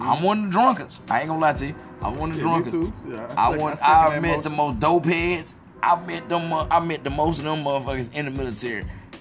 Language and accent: English; Augusta, Mississippi, United States; One thing I like about Augusta, mine my hometown, Mississippi.